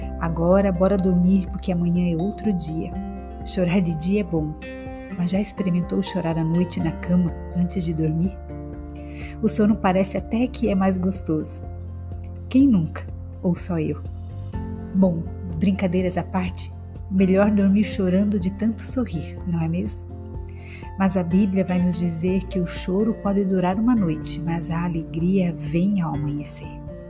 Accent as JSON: {"language": "Portuguese", "region": "Santa Catarina", "country": "Brazil", "said": "Eu sou sulista de Santa Catarina, filha de um mecânico que aos 40 tornou-se pastor e aos 70 doutor."}